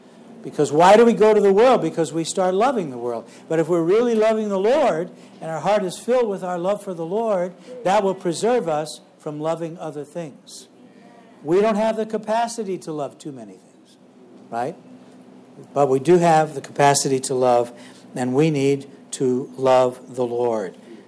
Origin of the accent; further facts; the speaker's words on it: Ferguson, Missouri, United States; I grew up in Ferguson, Missouri, which is a very divided town racially.